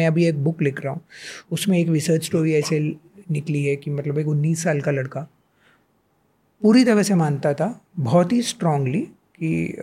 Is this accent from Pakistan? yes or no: no; Mumbai, Maharashtra, India; मैं मुंबई से आता हूँ जैसे मैंने कहा, मतलब शहर है